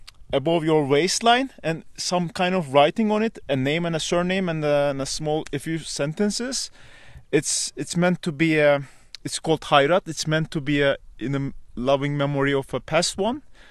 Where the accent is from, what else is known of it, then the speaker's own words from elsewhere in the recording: Turkey; I'm from Turkey.